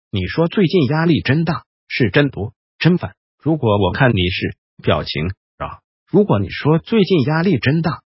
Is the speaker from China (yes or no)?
yes; China; 我们中国人说有脾胃之气的话就火，没有脾胃之气就死